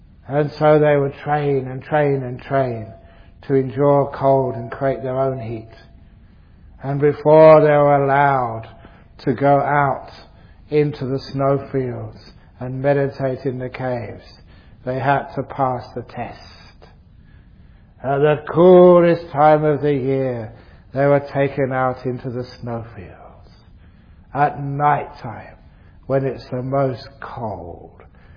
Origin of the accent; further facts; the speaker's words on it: London, United Kingdom; born there; I was born in London, I like the cold